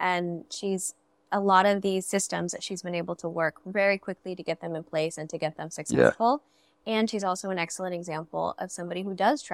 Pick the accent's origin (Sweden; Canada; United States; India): India; No, I'm not Kenyan. I don't want to be a Kenyan coffee. I'm an Indian producer.